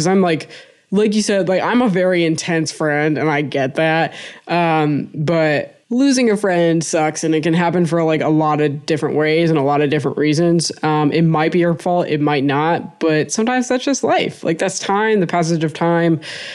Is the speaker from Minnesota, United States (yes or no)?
yes; Minnesota, United States; because we're Minnesotan, we're passive aggressive, we don't talk about our feelings.